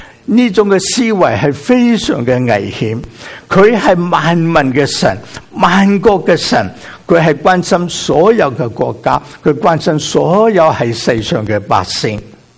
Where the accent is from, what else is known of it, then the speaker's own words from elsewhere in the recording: Guangdong, China; 是不是我们广东人会说